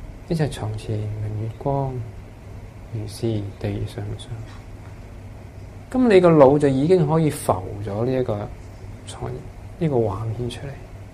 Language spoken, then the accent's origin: Cantonese; China; 我哋中国人写好多诗